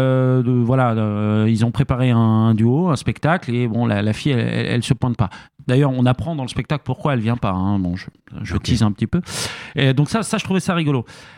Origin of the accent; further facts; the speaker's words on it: Île-de-France, France; Pour celles et ceux qui ne connaîtraient pas la Seine-et-Marne, c'est un département rural d'Île-de-France. Et je viens de Seine-et-Marne.